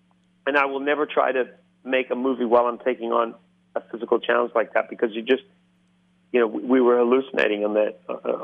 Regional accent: Christchurch, Canterbury, New Zealand; We went back to my hometown where Harry Watson, the New Zealand writer, was from. We went back to the Isaac Theatre Royal, where, you know, we had a terrible earthquake in Christchurch a few years ago.

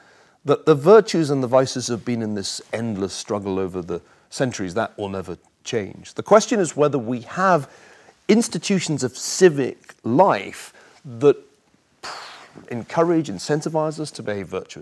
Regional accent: Scotland, United Kingdom; in Scotland, and I remember one day I was ill and couldn't go to school.

